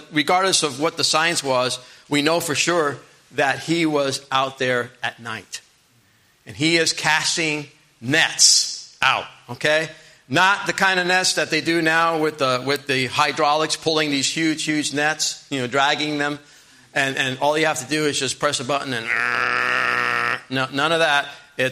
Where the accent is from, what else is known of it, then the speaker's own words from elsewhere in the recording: Maine, United States; I'm from Maine.